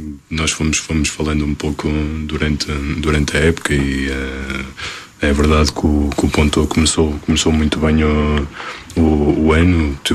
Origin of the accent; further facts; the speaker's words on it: Portugal; Nós, como somos portugueses, ficamos sempre muito felizes de ver os nossos portugueses